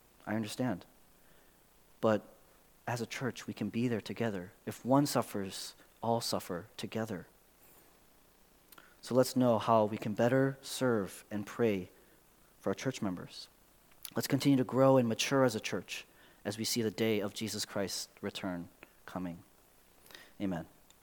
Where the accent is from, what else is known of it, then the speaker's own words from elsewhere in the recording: Chicago, Illinois, United States; I'm from Chicago, and I think it's wonderful that there is a unifying love